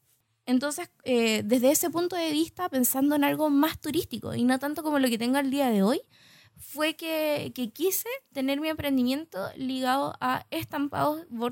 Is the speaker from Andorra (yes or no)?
no; Osorno, Los Lagos, Chile; vine también acá a montar a Osorno, mi ciudad natal.